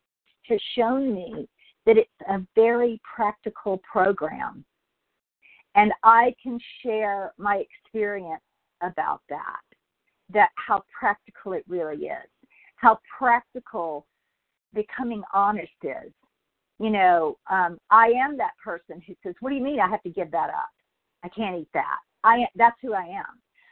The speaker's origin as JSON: {"language": "English", "region": "California", "country": "United States", "said": "from Southern California, recovering daily by the grace of God."}